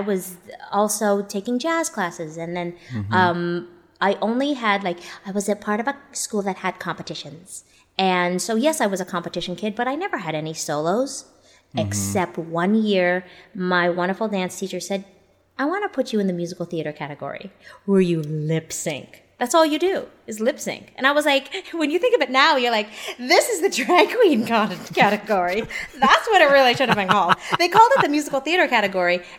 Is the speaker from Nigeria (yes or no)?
no; Canada; moved away; I'm originally from Canada